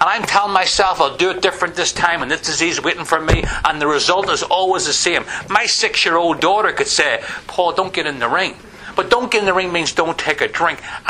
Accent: Northern Ireland, United Kingdom; I was growing up in Northern Ireland at the height of the troubles, a working class Catholic from the wrong side of the tracks, you know, in the 70s and 80s.

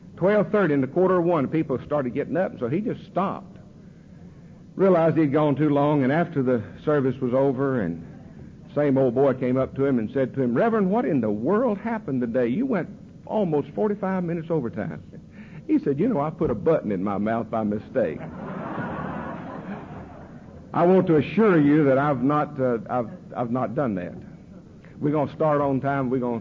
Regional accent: Kannapolis, North Carolina, United States; I grew up in Kannapolis, North Carolina, where I'm now living. My daddy worked in textiles.

